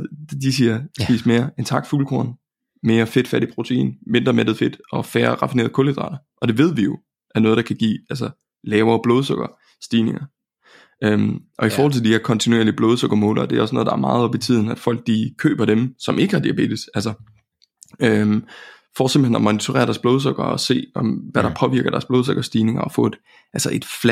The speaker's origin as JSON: {"language": "Danish", "region": "Jutland", "country": "Denmark", "said": "Så jeg er jo jyde, og vi kan godt lide gode tilbud"}